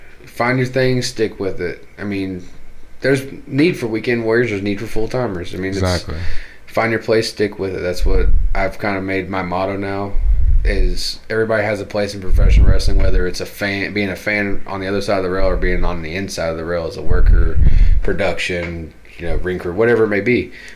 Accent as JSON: {"language": "English", "region": "the South", "country": "United States", "said": "I'm from the South."}